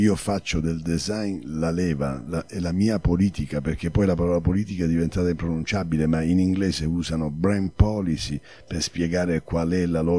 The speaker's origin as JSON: {"language": "Italian", "region": "Apulia", "country": "Italy", "said": "fanno parte del mio vissuto interiore, da salentino"}